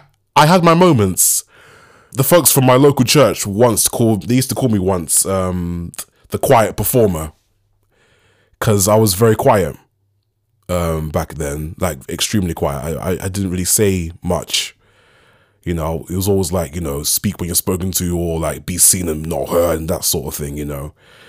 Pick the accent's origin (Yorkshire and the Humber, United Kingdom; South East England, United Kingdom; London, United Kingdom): London, United Kingdom; So I was born and raised in the East End of London.